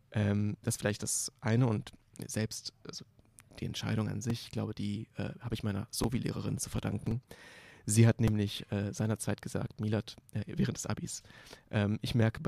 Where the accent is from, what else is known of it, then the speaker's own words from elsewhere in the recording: Bochum, North Rhine-Westphalia, Germany; Seit letztem Jahr bin ich zurück in meine Heimat, wieder in Bochum